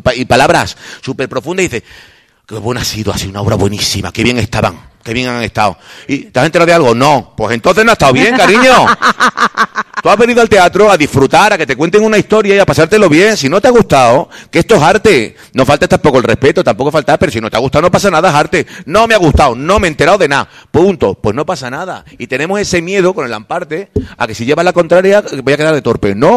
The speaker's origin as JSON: {"language": "Spanish", "region": "Extremadura", "country": "Spain", "accent": "castúo, Torrejoncillo speech", "said": "Sí, que yo soy de Cáceres, que tengo mi mitad de Cáceres, que la quiero mucho, pero yo nunca he renegado de mi pueblo en ningún sitio. Es más, no he renegado ni del habla."}